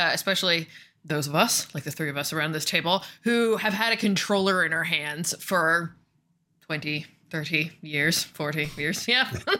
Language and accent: English; Canada; We're Canadian, right?